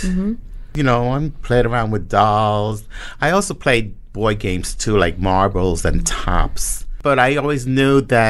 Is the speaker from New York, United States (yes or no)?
yes; Red Hook, New York, United States; And growing up in Red Hook, you know, like